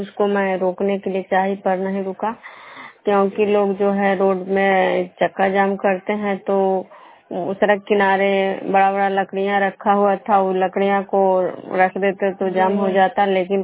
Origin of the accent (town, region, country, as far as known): Bihar, India